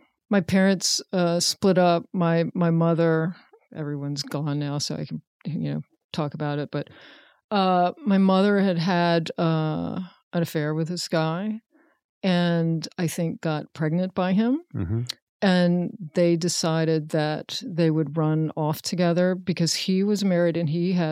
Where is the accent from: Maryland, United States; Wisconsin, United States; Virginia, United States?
Virginia, United States; Richmond; Richmond.